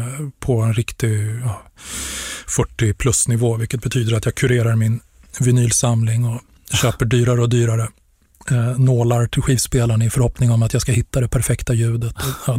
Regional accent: Stockholm, Stockholm County, Sweden; born or raised there

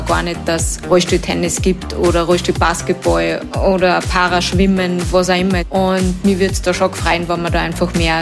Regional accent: Bad Ischl, Upper Austria, Austria; einmal in der Woche bin ich aber nur in Bad Ischl, in meiner Heimat

